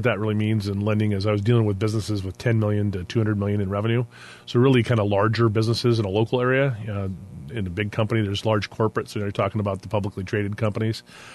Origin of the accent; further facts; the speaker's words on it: Tacoma, Washington, United States; So I grew up in Tacoma, Washington, and interests were playing football, boating, hanging out with the family, that sort of thing.